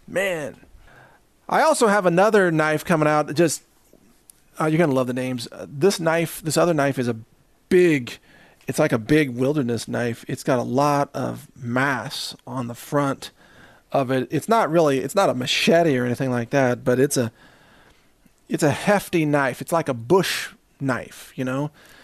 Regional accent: the South, United States; I don't have anything against Southerners. I am a Southerner.

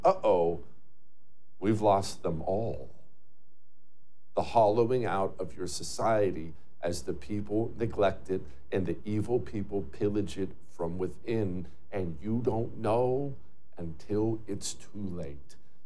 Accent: Montana, United States; I grew up in Montana where forest fires are a way of life.

